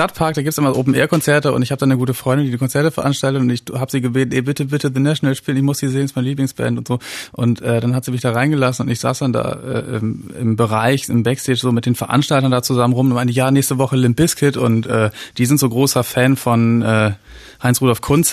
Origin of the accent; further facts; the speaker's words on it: Lower Saxony, Germany; Bin ich als Leraner, als Ostfriese groß geworden